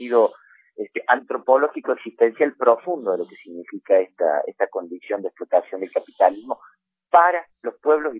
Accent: Argentina; Como argentinos tan europeítos que siempre nos hemos creído.

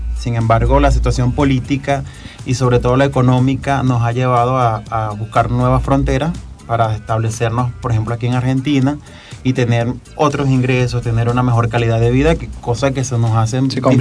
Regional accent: Venezuela; es difícil para nosotros como venezolanos tomar ciertas decisiones. Entre ellas es dejar el país.

